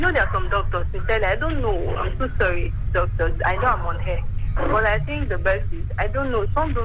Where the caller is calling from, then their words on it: Ikotun, Lagos, Nigeria; from Ikotun.